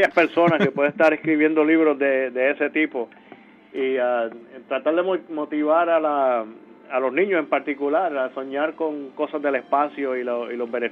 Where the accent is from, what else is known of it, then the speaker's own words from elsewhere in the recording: Puerto Rico; Sí, nací en Puerto Rico, nacido y criado en Puerto Rico.